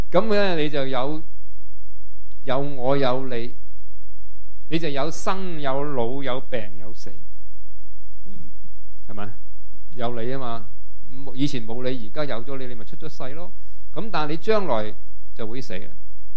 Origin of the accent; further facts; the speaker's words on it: China; 但我話你係咩？我係中國人，咁你幾時出世啊？